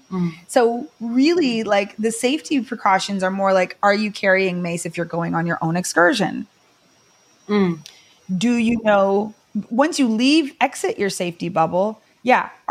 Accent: West Coast, Canada; I mean, I'm from the West Coast of Canada and there's huge community.

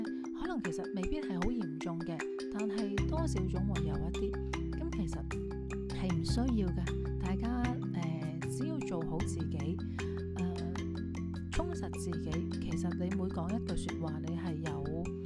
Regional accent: Hong Kong; 其实我们香港人都会有句啦，鱼不过头不肥啦

